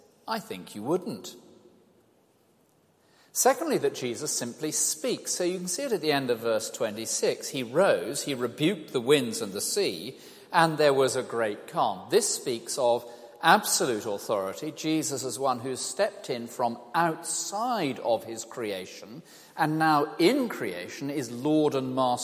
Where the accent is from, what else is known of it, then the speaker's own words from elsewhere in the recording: South West England, United Kingdom; I come from the West Country and we go bodyboarding.